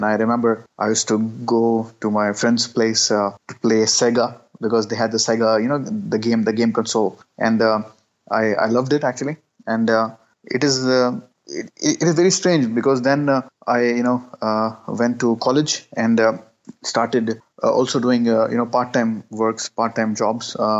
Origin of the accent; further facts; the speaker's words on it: Karachi, Sindh, Pakistan; I'm born and raised in Karachi. Okay, Karachi is the largest city of Pakistan, the economic capital, right? The heart of Pakistan, I would say.